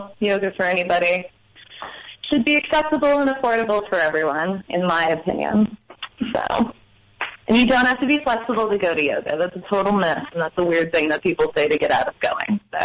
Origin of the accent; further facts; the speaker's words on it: New York, United States; I grew up out on the East End, though.